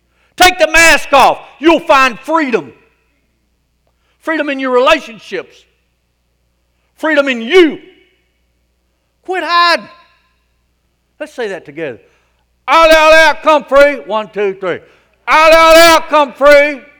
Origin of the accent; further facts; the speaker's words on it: Rockmart, Georgia, United States; I remember growing up on Elm Street, Rockmart.